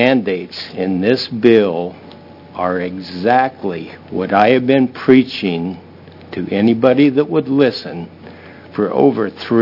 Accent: Redmond, Oregon, United States; I'm from Redmond, Oregon.

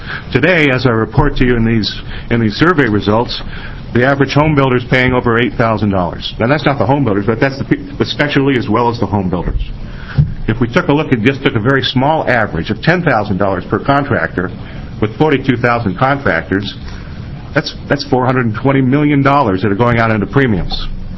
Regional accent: California, United States; born there; I hate to admit it, but I am a Californian. I was born there

